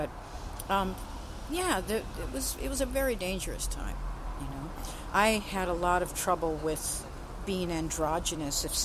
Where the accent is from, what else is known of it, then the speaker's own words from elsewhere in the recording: Cleveland, Ohio, United States; growing up in Cleveland, it was a very segregated city.